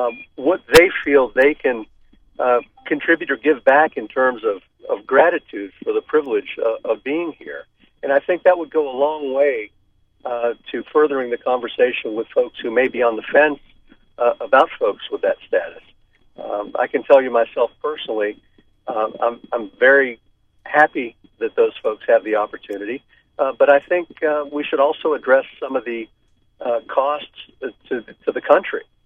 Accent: United States; born there; I'd like to say that I'm an American-born citizen

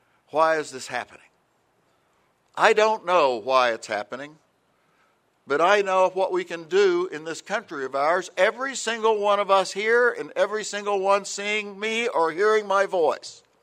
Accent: Seminole, Oklahoma, United States; especially I want to thank Josh Pyron of my hometown, Seminole, Oklahoma, who was in the SAE chapter here since I've been president.

